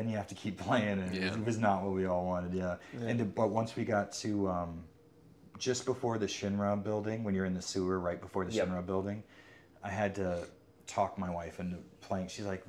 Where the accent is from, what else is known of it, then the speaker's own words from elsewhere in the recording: Miami, Florida, United States; No. I am originally from Miami.